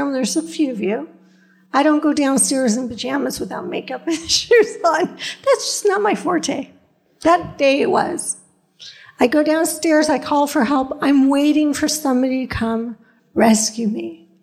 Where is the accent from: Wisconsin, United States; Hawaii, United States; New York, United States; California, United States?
California, United States; Brentwood; I grew up in Brentwood, California, a place that nobody ever heard